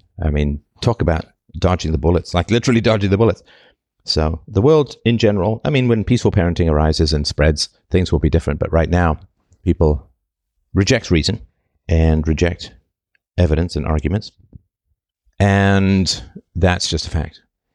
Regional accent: England, United Kingdom; when I was growing up in England, post-boarding school

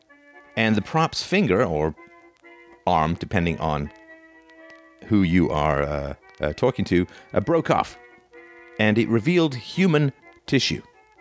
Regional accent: England, United Kingdom; I did have a sudden urge to tell him that I was from England and had nothing to do with colonization of his tribes.

